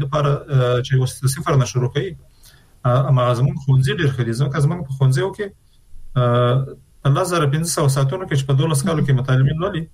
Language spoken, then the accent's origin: Pashto; Afghanistan; نو چون موږ د افغانستان خلک یو، د افغانستان په هر فرد کې هغه نظام کې چې بیرون د نظام یې موږ په مکلفیت لرو